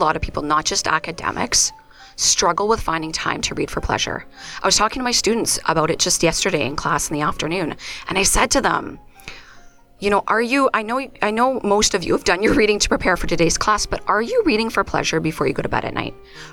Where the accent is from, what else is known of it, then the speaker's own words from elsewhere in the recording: Windsor, Ontario, Canada; I grew up in Windsor, Ontario.